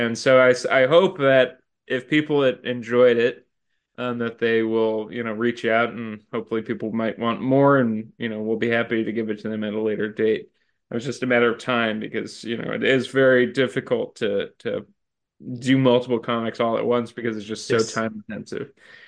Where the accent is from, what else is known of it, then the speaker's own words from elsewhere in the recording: New Jersey, United States; And it's actually I'm from New Jersey.